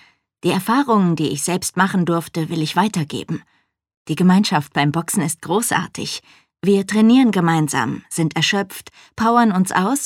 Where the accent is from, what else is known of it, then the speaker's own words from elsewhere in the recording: Nairobi, Kenya; Ich bin im Stadtteil Mbotela in Nairobi aufgewachsen.